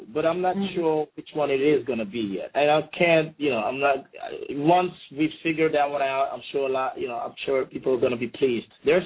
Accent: Suriname; is a really typical Surinamese dude because I grew up in Suriname, yeah?

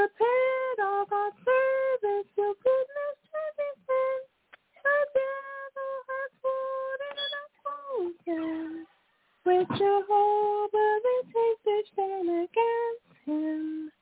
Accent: Brooklyn, New York, United States; now in Pennsylvania, United States; from Pennsylvania, but originally I'm from Brooklyn, New York.

